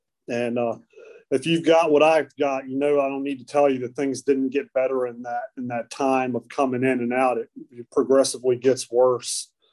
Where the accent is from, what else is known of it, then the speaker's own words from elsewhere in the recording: Charlottesville, Virginia, United States; I'm from Charlottesville. I was born there. I was born in '74. I grew up.